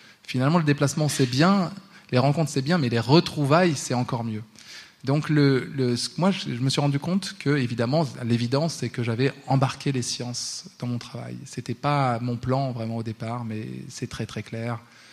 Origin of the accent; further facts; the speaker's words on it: Grand Est, France; moi donc, je suis alsacien, un faux alsacien, on va dire, puisque mes parents ne sont pas alsaciens, donc je ne suis pas de culture alsacienne. Donc, mais je me suis construit là-dessus, d'être un faux Alsacien.